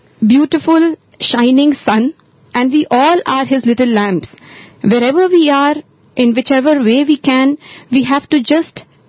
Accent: Hyderabad, Telangana, India; from Hyderabad

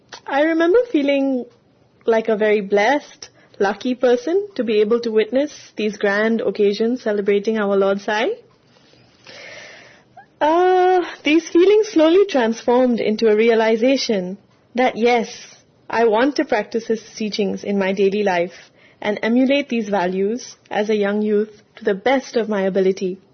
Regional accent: Malaysia; I'm from Malaysia.

